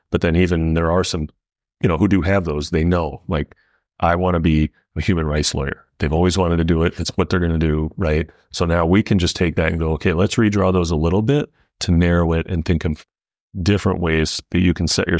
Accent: Midwest, United States; we grew up in the Midwest picking berries, right?

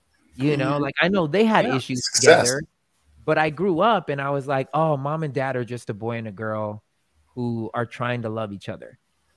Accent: Germany; For some of y'all don't know, I was born and raised in Germany.

